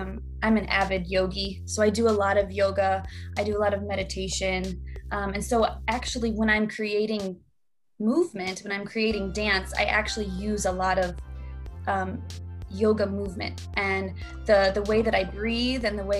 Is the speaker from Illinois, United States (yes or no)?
yes; Illinois, United States; I moved away from Illinois, that's where I'm from, moved to California, and I started dancing in a group.